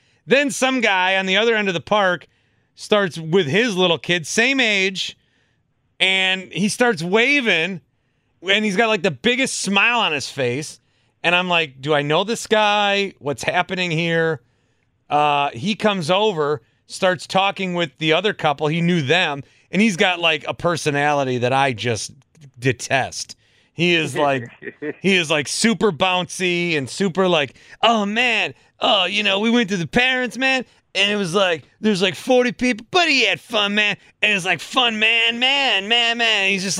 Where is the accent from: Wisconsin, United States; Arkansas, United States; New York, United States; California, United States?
Wisconsin, United States; Fond du Lac; We did a block party growing up in Fond du Lac where we had like a pig that we would roast.